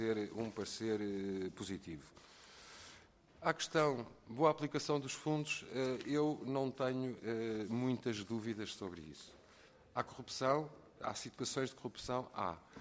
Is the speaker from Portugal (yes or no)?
yes; Portugal; E somos portugueses.